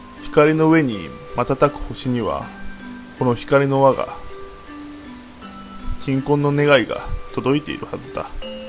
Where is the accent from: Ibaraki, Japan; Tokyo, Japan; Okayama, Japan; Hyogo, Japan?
Hyogo, Japan; Kobe; 最後はですね、私の地元神戸のルミナリエを、舞台にお話を書きました。